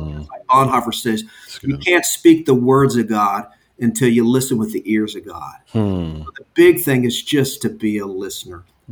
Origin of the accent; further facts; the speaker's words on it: Oklahoma, United States; I grew up in Oklahoma. I walked a half a mile when I was 5 years old to kindergarten.